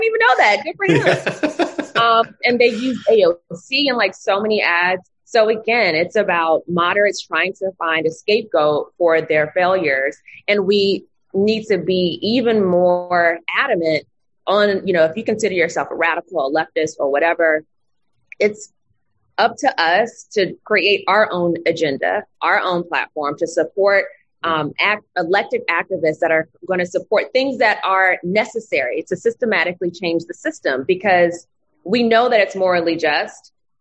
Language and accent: English; Georgia, United States; And I'm from Georgia.